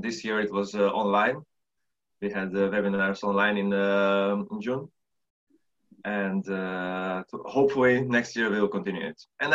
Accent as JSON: {"language": "English", "country": "Croatia", "tie": "born or raised there", "second_language": "English", "moved": "as an adult", "lives_now": "Netherlands", "said": "I am a former Croatian international. I grew up in Croatia and started playing hockey there."}